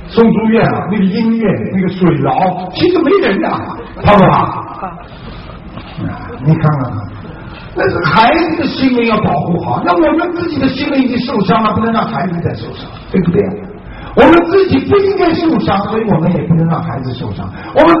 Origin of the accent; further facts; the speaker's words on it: China; 我们中国人很多人就是为了一个人家一个面子